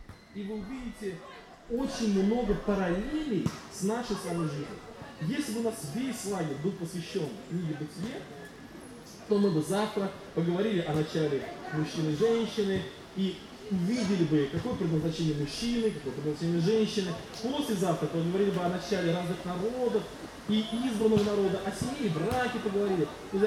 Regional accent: Volga region, Russia; Я жил, родился и вырос на Волге. Огромная река в районе Тольятти, она около 16 километров шириной.

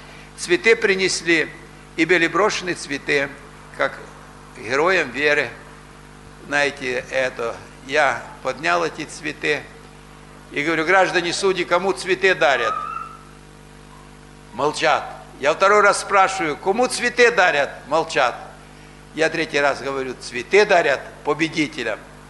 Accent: Ukraine; и я украинец

